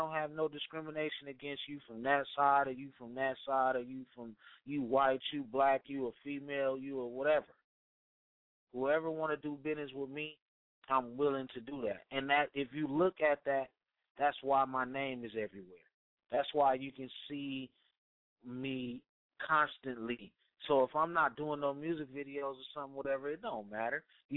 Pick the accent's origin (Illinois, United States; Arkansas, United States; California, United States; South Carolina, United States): California, United States; Sacramento; I'm from the Gardens, and it's Crips, and it's, I don't know, just, I guess the Crips and Blood stuff made people stay kind of separate, more than just being from the east, north, or south, because in the end, we all from Sacramento.